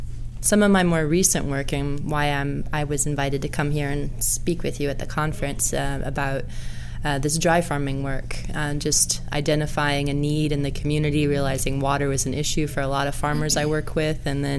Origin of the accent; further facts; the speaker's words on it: Indiana, United States; Yeah, I'm originally from Indiana. So my grandparents had a farm. I grew up on their little 3-acre farm.